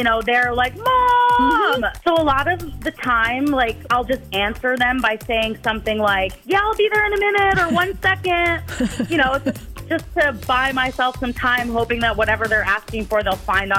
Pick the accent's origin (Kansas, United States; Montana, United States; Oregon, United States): Oregon, United States; I'm from Oregon